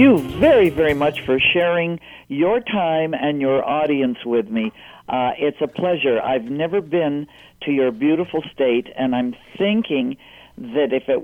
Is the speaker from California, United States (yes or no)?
yes; California, United States; born or raised there; also born or lived in Canada